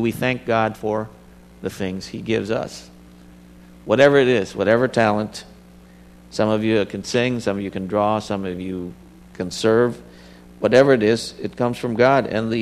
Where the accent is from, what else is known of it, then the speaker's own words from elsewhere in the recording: Philippines; now in United States; Now, I came from the Philippines, and America, with all its challenges right now. I'm very grateful. I'm not trying to change America.